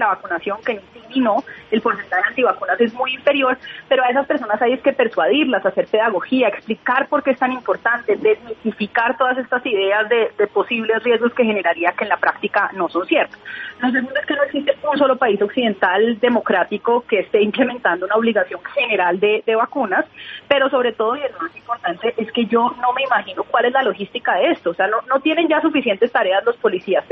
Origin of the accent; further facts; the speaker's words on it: Colombia; es fundamental que todos los colombianos y colombianas nos vacunemos